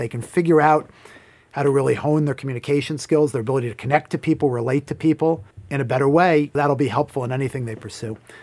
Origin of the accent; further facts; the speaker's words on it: Hartsdale, New York, United States; I grew up outside of New York City in Westchester County. I grew up in a town called Hartsdale, New York.